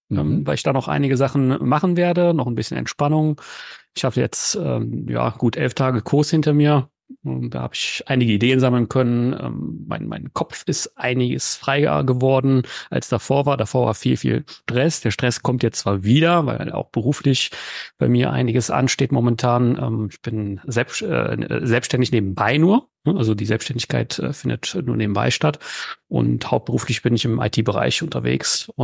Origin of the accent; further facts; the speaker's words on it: Heinsberg, North Rhine-Westphalia, Germany; now in Aachen, Germany; Hier in Aachen, also da, wo ich herkomme, nähe Aachen, bin ich aufgewachsen. Heinsberg ist so ein kleines Dörfchen. Inzwischen wohne ich in Aachen seit 7 Jahren.